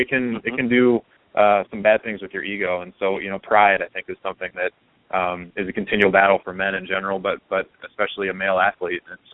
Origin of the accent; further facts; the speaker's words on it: Ohio, United States; I think the biggest running thing we had going was growing up in Ohio. Naturally, I rooted for the Buckeyes.